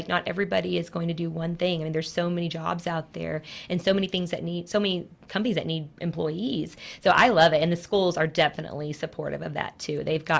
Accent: Texas, United States; I'm originally from Texas, and I was actually a club kid in sports.

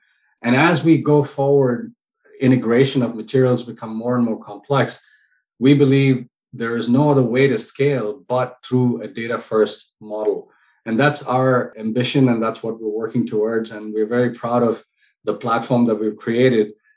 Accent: South India, India; Well, you know, I'm Indian, so I'm very biased to my cuisine. And being in India, I'm from the southern part of India.

